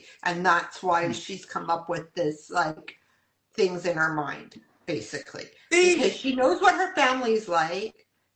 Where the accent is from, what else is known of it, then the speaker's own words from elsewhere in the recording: Canada; I'm sorry, I'm not American, I'm Canadian.